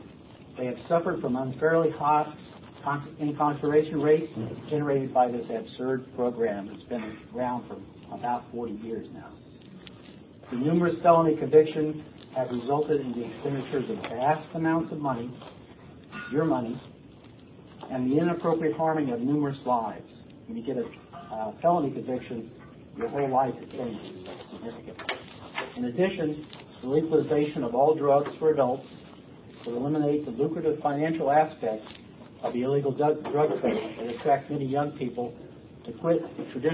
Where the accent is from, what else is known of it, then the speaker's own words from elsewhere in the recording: Florida, United States; born there; now in Maryland, United States; I was born in Florida. I attended school in Florida.